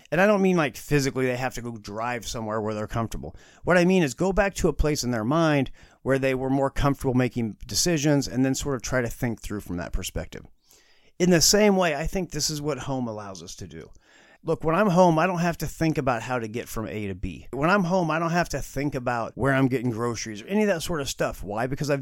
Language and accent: English; Indianapolis, Indiana, United States; I grew up in Indianapolis. It's been a long time since I lived in Indianapolis. But for me, for a long time, that was home base.